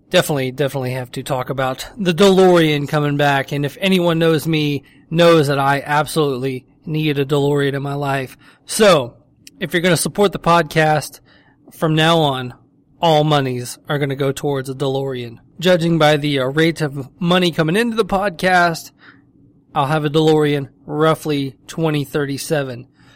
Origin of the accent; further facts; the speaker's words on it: the South, United States; You know, I grew up in the South and I see the Confederate flag often, so it's not something that just strikes me as overly racist.